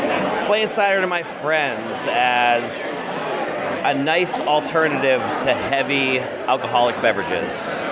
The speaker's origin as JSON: {"language": "English", "town": "Brooklyn", "region": "New York", "country": "United States", "said": "I'm from New York"}